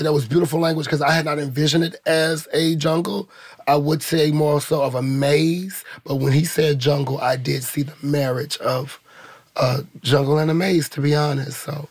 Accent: St. Louis, Missouri, United States; I come from St. Louis. You know, I come from the Ferguson era of Mike Brown, right?

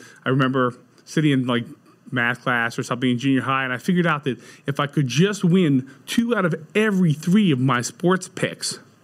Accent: Pittsburgh, Pennsylvania, United States; So I grew up in suburban Pittsburgh.

